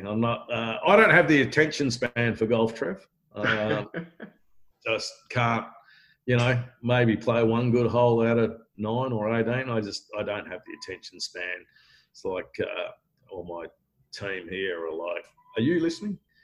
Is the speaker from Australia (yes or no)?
yes; Margaret River, Western Australia, Australia; also born or lived in Bali; growing up in the Margaret River region, WA, as well, and here, and Bali's second home